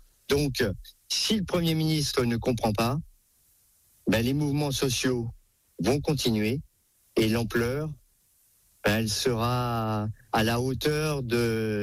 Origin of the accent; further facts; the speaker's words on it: Bourgogne-Franche-Comté, France; l'air de la Bourgogne éclaircit les esprits et il est plutôt sain puisque c'est là d'où je viens